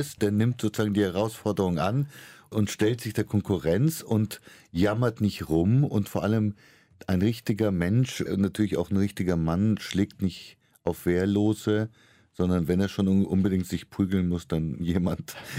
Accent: Kenya; also born or lived in India; Da kenne ich mich ja aus, ich bin ja in Kenia aufgewachsen und habe lange in Indien gelebt.

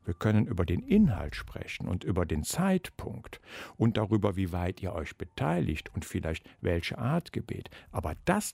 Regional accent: Eifel, Germany; Ich komme aus der Eifel, da ist das Dialekt gesprochen.

